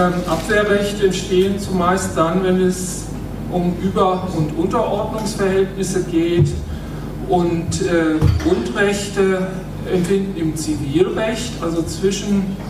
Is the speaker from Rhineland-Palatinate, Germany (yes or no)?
yes; Rhineland-Palatinate, Germany; Also Rheinland-Pfalz hat es mittlerweile, mein Herkunftsland, auch übernommen.